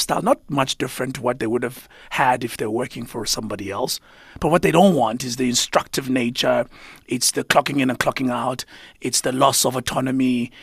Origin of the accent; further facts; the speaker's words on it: Umlazi, KwaZulu-Natal, South Africa; Growing up, that would be back in Umlazi.